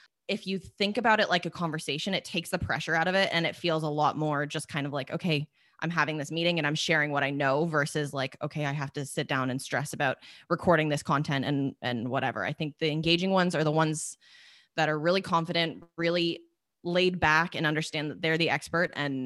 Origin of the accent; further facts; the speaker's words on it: Canada; They're both CBC, and we love that Canadian content as a Canadian.